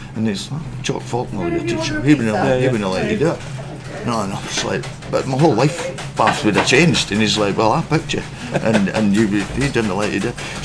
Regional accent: Aberdeen, Scotland, United Kingdom; growing up in Aberdeen for me was excellent. You know, family were from Cruden Bay, which was on the beach just beside

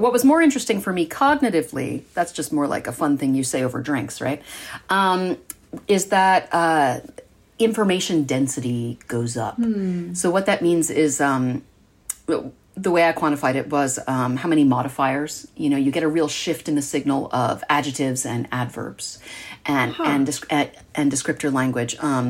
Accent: Atlanta, Georgia, United States; born there; I was born in Atlanta because my dad was a research psychologist, ran a lab down at Emory. They were from New York, but I was whelped there.

